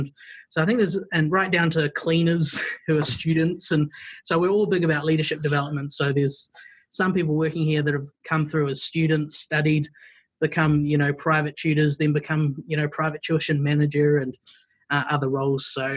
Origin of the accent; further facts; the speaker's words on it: Wellington, New Zealand; I am from Wellington, the capital of New Zealand, or New Zealand, as people like to tell us. That's how we sound.